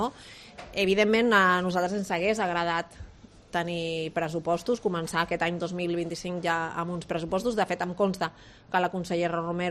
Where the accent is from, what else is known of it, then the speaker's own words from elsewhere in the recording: Catalonia, Spain; Jo vinc d'una comarca com és la meva comarca és del Maresme, que allà doncs, tenim la línia R1, la primera línia de tota Espanya, que està tocant el litoral